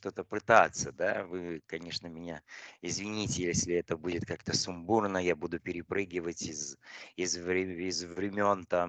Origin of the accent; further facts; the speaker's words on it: Daugavpils, Latgale, Latvia; я родился в СССР, и... Да, Латвия у нас была, в смысле, город наш, Даугавпилс, в Латвии он был